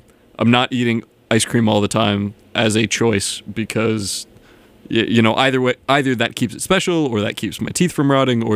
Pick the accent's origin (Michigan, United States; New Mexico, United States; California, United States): New Mexico, United States; Albuquerque; I grew up in Albuquerque, and Albuquerque is quite up there in terms of elevation.